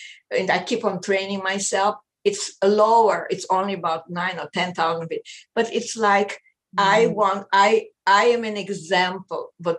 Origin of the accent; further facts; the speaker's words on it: Israel; I grew up in Israel for 9 years.